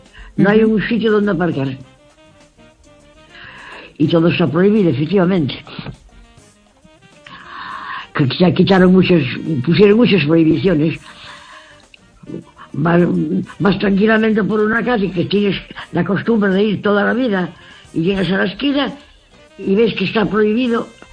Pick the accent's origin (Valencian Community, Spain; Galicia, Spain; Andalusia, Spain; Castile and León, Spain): Galicia, Spain; Mugardos; de Mugardos.